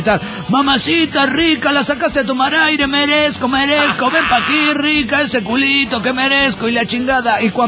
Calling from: Celaya, Guanajuato, Mexico; de Celaya, Guanajuato, México.

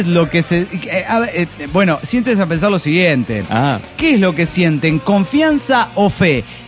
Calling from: Argentina; Hola, ¿cómo están, amigos?

